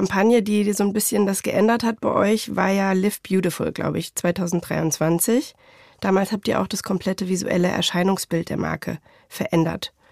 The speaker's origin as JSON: {"language": "German", "town": "Frankfurt", "region": "Hesse", "country": "Germany", "tie": "born or raised there", "said": "Unter anderem ganz frisch hat einer in Frankfurt eröffnet, hier in meiner Heimatstadt."}